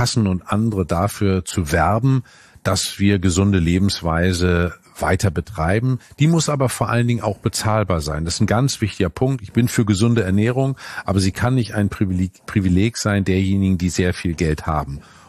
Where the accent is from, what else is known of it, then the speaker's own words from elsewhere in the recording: Northern Germany, Germany; Als Norddeutscher weiß ich, Steuern haben die Namen Steuern, um ein Land zu steuern.